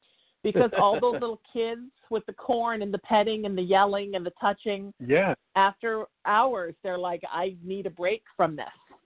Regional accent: East Coast, United States; also born or lived in Midwest; I was little growing up on the East Coast.

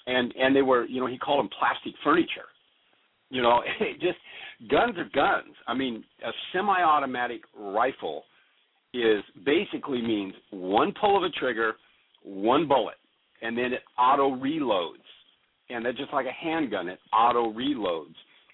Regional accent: Alaska, United States; I'm from Alaska.

